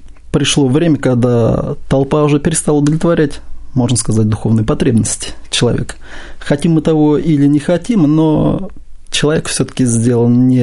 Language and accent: Russian; Uryupinsk, Volgograd Oblast, Russia; Я приехал из очень известного москвичам города Урюпинска. Но это считается неофициальной столицей глубинки, как многим известно. Есть такой город в Волгоградской области.